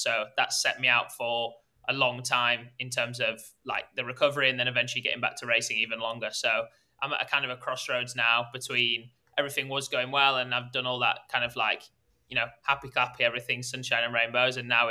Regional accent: Leeds, Yorkshire and the Humber, United Kingdom; now in Cambridge, United Kingdom; I'm based in Cambridge at the moment, run for Cambridge and Coleridge. I'm originally from Leeds.

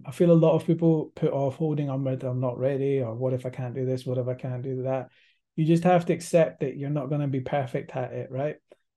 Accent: Scotland, United Kingdom; I'm from Scotland, and I would say my upbringing probably quite similar to a lot of people in this country that were born here, particularly those maybe in smaller towns

